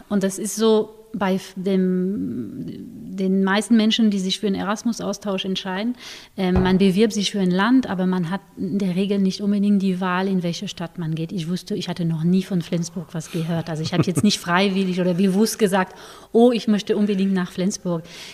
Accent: Normandy, France; Ich komme aus der Nähe von Cherbourg.

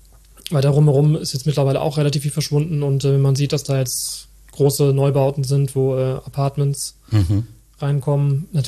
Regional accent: North Rhine-Westphalia, Germany; Mein Vater ist Rheinländer, meine Mutter ist aus dem Bergischen und ich bin dann auch im Bergischen Land aufgewachsen.

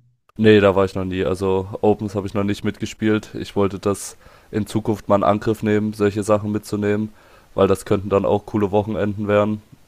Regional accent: Dresden, Saxony, Germany; unter dem sollte ich eventuell besser bekannt sein. Und genau, ich bin 22 Jahre alt, ich komme aus Dresden

